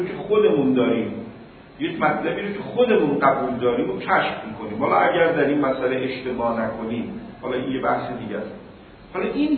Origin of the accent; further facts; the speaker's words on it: Tehran, Tehran Province, Iran; حالا ما تهرانی هستیم و تهران رفت آمد میکنیم